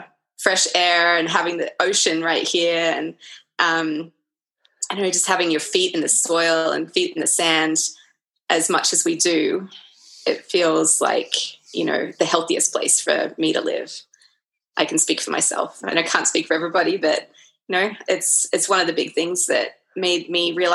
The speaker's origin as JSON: {"language": "English", "country": "Australia", "tie": "born or raised there", "said": "So I think I had a pretty amazing Australian childhood. I didn't really classify it as Australian when I was a child."}